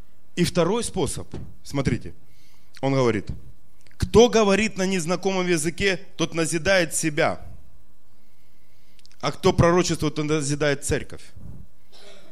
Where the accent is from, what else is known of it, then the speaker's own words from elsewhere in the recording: Donbas, Ukraine; не очень я силен в украинском, потому что я вырос здесь на Донбассе